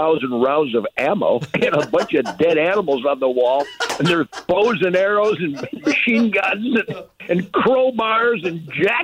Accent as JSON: {"language": "English", "town": "Detroit", "region": "Michigan", "country": "United States", "tie": "born there", "said": "I was born in Detroit, surrounded by the … so there's always been this force, this musical force around me."}